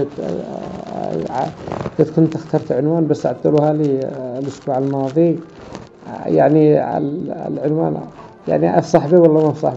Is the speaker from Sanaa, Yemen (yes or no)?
yes; Al-Haymah Ad-Dakhiliyah, Sanaa, Yemen; born there; من مواليد الحيم الداخلية محافظة صنعاء.